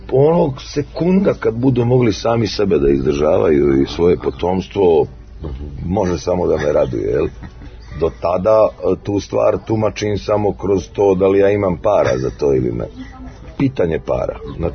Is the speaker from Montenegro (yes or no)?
yes; Herceg Novi, Herceg Novi Municipality, Montenegro; ja sam došao iz Herceg Novog, ne gore u Beogradu